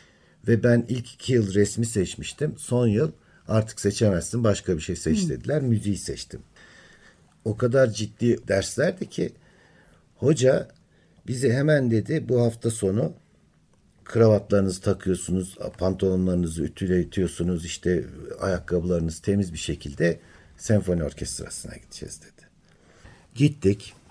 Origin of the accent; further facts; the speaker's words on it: Halfeti, Şanlıurfa, Turkey; sonra da şimdi ben Urfalıyım.